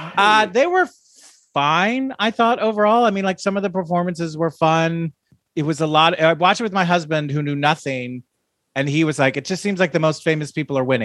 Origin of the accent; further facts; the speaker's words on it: New York City, New York, United States; I come from New York. I'm an East Coast boy. So growing up and when I lived in New York, the Tonys were a thing.